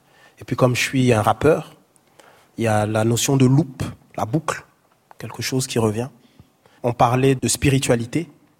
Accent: Grand Est, France; je suis musulman, je suis noir, mais d'être capable de voir un Alsacien qui est là. Et je ne correspond pas à l'Alsacien typique, mais je suis Alsacien quand même.

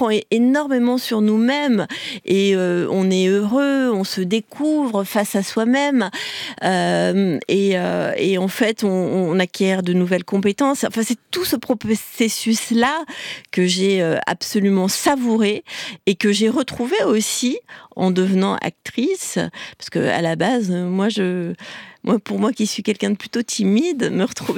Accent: Noirétable, Auvergne-Rhône-Alpes, France; j'ai grandi à Noirétable, j'en parle beaucoup dans la pièce, oui. Un petit village en Auvergne

